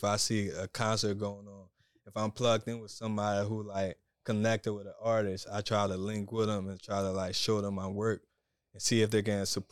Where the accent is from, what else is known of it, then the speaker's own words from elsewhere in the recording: Liberia; moved away; Before I got here, I was born and raised in Liberia. Like, I'm African. I came from Liberia, and I came here as a refugee in 2000.